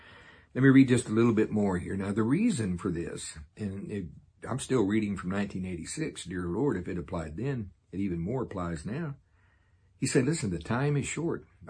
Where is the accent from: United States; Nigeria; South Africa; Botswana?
South Africa; a different one than I grew up in South Africa for 40 years